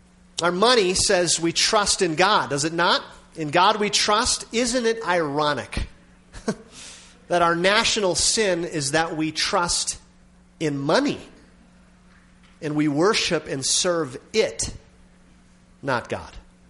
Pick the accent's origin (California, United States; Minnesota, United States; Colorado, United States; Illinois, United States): Minnesota, United States; We grew up in Minnesota, agricultural area